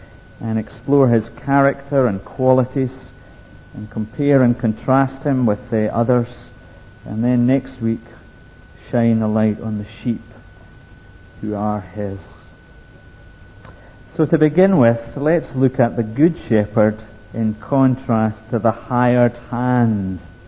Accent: Lockerbie, Scotland, United Kingdom; Growing up in Lockerbie, there weren't a lot of career options. The main industries of the town were a slaughterhouse, a sheep market, and a cheese factory.

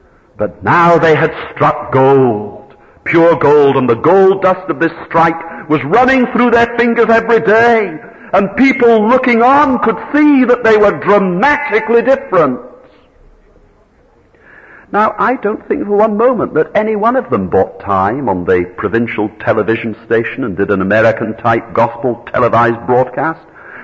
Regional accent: Arbroath, Scotland, United Kingdom; Now, I knew a man in Arbroath, my hometown.

